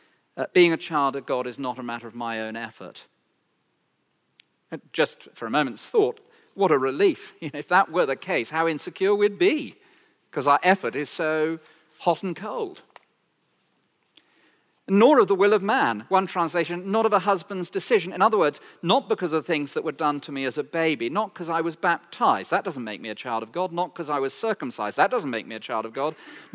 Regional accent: Cromer, East of England, United Kingdom; born there; It says that I was born in Cromer

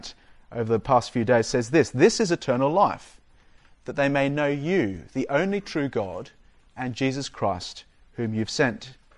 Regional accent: Australia; When I was growing up in Australia, the sun was hot.

